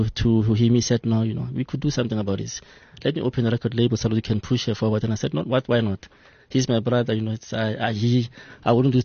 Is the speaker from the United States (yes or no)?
no; North West, South Africa; because we come from the Northwest, people have to have this confusion about when you come from Northwest, you have to be a Motswako rapper.